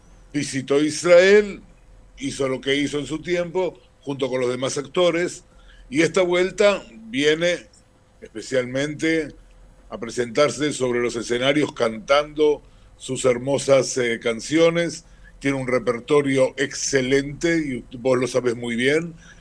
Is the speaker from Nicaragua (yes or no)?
no; Uruguay; vos te creías que yo soy argentino, pero yo soy uruguayo.